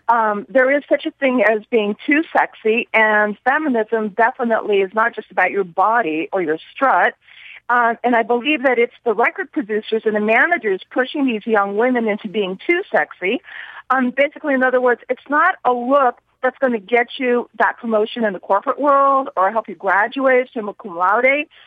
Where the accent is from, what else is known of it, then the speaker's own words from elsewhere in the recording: San Francisco, California, United States; now in Baltimore, United States; I'm definitely pro-feminism, growing up in San Francisco in my formative years and later.